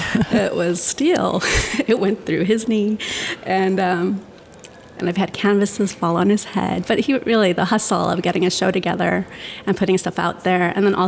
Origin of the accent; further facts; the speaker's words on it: Bloomington, Indiana, United States; Well, I came from Bloomington and I got my undergrad in painting.